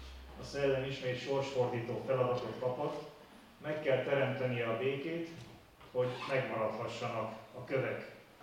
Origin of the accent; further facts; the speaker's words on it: Hungary; noha igazán büszkék lehetünk erre a korszakra magyarként. Ami Itáliában szokványos utcaképnek tűnik, az nálunk a múzeumban őrzött kincs.